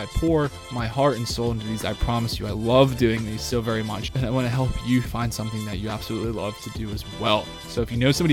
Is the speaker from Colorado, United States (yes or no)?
yes; Colorado Springs, Colorado, United States; now in Washington, United States; And I see this guy from my hometown of Colorado Springs on Shark Tank.